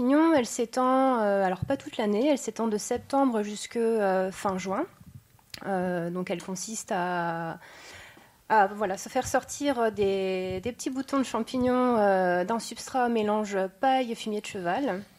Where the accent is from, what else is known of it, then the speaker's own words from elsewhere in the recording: Saint-Germain, Grand Est, France; Tout à fait, je suis originaire de Saint-Germain.